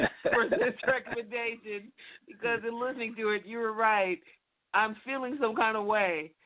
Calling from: Concord, California, United States; I am calling from Concord, California.

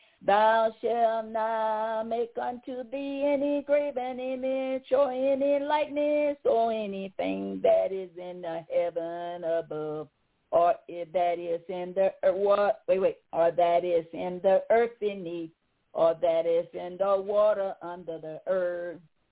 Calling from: Tennessee, United States; I'm calling from Tennessee.

